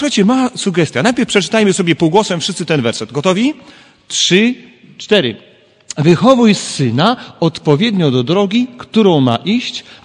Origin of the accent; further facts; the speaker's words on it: Kraków, Lesser Poland, Poland; born there; jako Kraków z urodzenia przypominam sobie takie sytuacje, że tramwaje, wiecie, w Krakowie jeżdżą